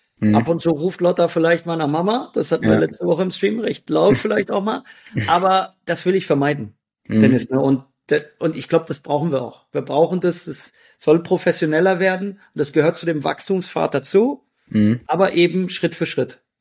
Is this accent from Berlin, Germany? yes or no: no; Hanover, Lower Saxony, Germany; ich komme ja aus Hannover